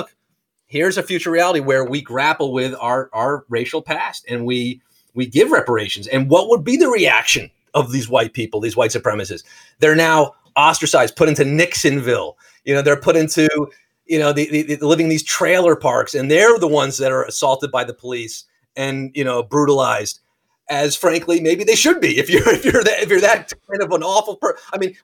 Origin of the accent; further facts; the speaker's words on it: New York, United States; but as an American, I grew up New York State.